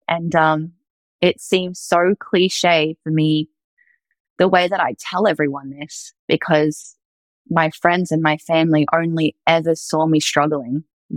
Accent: Australia; now in United States; He hears my accent. He's like, where are you from? I'm like, Australia. And he's like, what are you doing here? Because it's a small town in Ohio.

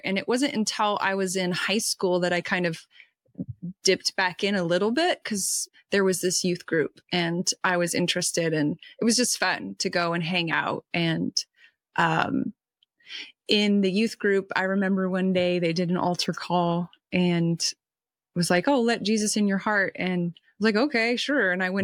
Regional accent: California, United States; born there; I was born in Northern California.

